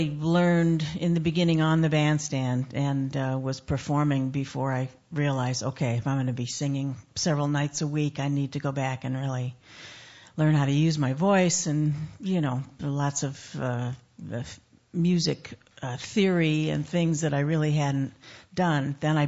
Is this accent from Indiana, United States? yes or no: no; Chicago, Illinois, United States; also born or lived in East Coast; Born and raised in Chicago. The cheering you heard in the background was the Sullivan High School friends that showed up.